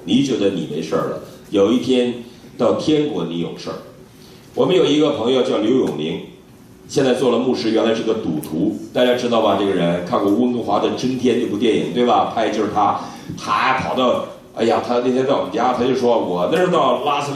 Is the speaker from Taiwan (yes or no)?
no; Northeast China, China; 我们东北人没去过